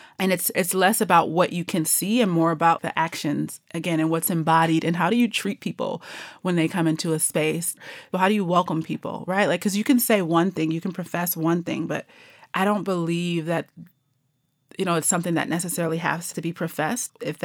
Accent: Detroit, Michigan, United States; I mean, I have one woman because I grew up in Detroit, Michigan.

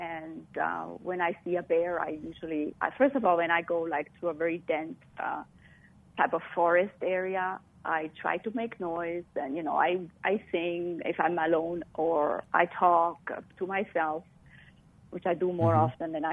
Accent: Switzerland; I'm from Switzerland.

